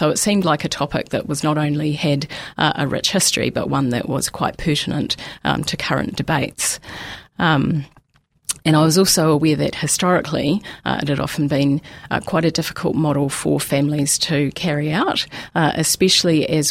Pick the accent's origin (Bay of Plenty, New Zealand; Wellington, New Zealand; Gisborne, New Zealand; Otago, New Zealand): Otago, New Zealand; Mosgiel; So I grew up in Mosgiel. I didn't grow up in a farming family on the Tairi as such, but my father was a diesel mechanic.